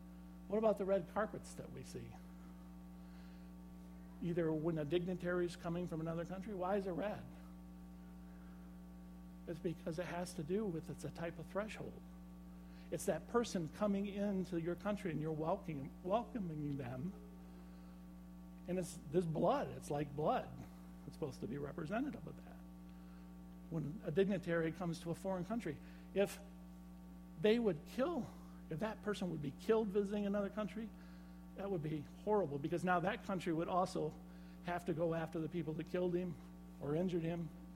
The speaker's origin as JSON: {"language": "English", "town": "Elsie", "region": "Michigan", "country": "United States", "tie": "born or raised there", "said": "Actually, the woman involved with that is from my hometown area, up in Elsie, Michigan."}